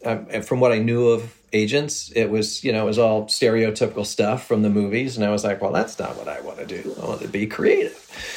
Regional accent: San Diego, California, United States; I grew up in San Diego and so there was like five different Nordstroms there

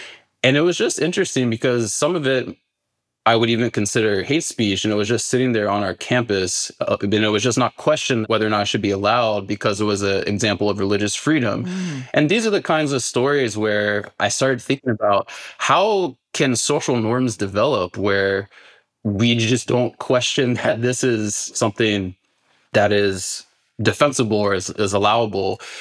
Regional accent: North Carolina, United States; I grew up in North Carolina in the Bible Belt in the 90s.

